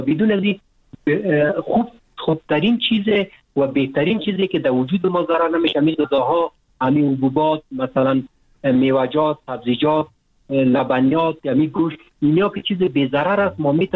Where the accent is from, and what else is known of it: Afghanistan